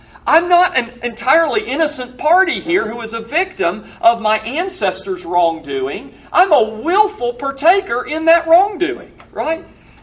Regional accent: Birmingham, Alabama, United States; born there; I wasn't born in the Garden of Eden. I was born in Birmingham, Alabama.

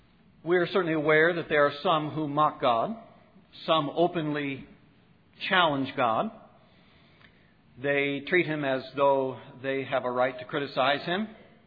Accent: Wisconsin, United States; born there; I was born in Wisconsin, but I understand you can't leave those cows any day on their own.

